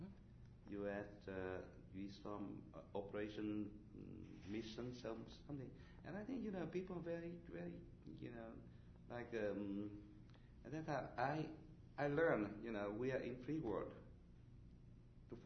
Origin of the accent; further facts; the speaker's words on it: Quang Tri, Vietnam; English is a second language; And when I come back to my hometown, Quang Tri, I apply for a job as translator